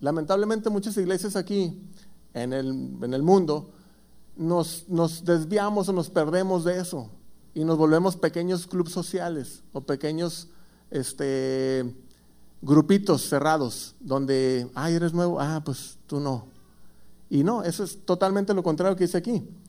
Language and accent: Spanish; Tijuana, Baja California, Mexico; Soy de Tijuana, así es que denme un poquito de amor.